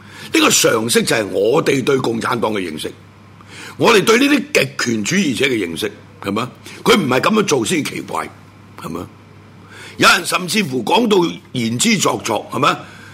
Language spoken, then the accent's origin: Cantonese; Hong Kong; 我香港人绝大部分都已经系跪咗